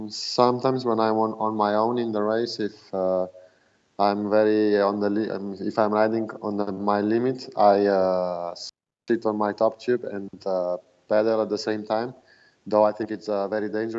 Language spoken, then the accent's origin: English; Slovenia; that would be my neighbor from my village in Slovenia. I grew up in the mountains, in a mountainous region.